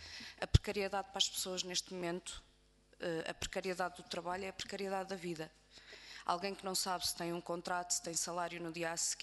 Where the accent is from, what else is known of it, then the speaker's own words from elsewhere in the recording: Santa Maria da Feira, Norte, Portugal; como morreram em Santa Maria da Feira, que é de onde eu sou